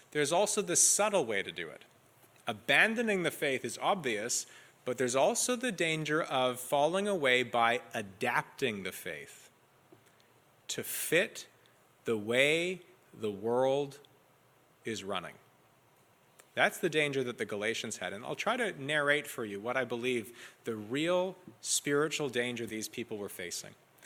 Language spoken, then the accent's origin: English; Bible Belt, United States; I grew up in the Bible Belt.